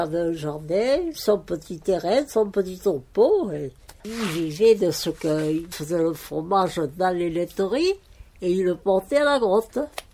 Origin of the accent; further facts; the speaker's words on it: France; En 1926, le 9 février. Je suis née ici à l'Abeille, dans la maison.